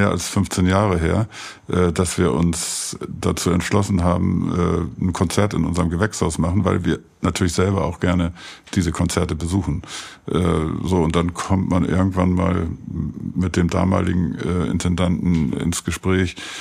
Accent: Quickborn, Schleswig-Holstein, Germany; Ich bin in Quickborn, da bei Hamburg groß geworden.

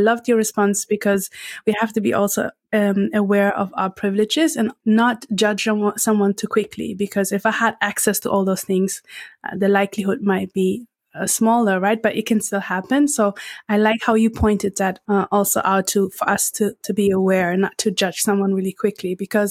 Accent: Germany; English is a second language; I grew up in Germany. So I grew up in Europe.

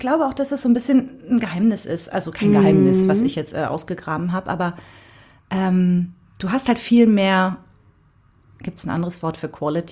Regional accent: Cottbus, Brandenburg, Germany; Naja, wir kommen beide aus Cottbus. Also wir haben uns da schon kennengelernt. Und ich war dann aber ganze 2,5 Jahre noch in Cottbus.

